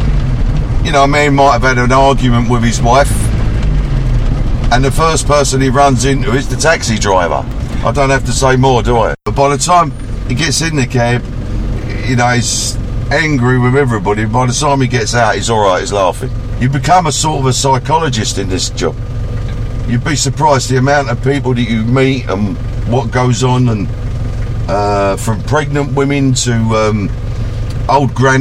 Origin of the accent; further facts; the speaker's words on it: London, United Kingdom; I'm a Cockney.